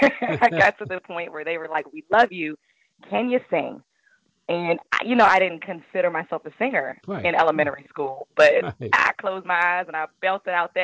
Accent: Maryland, United States; I loved growing up in PG County because it put me right there in Maryland. It gave me 12-minute access to D.C.

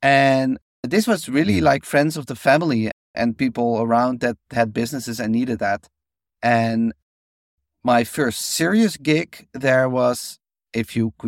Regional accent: Netherlands; so I grew up in Holland, but there was like this Dutch guy who wrote programming books for children.

